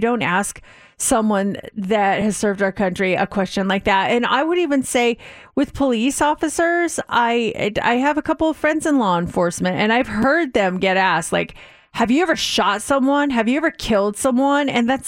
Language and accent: English; Las Vegas, Nevada, United States; They figured out I was from Vegas based on my phone number.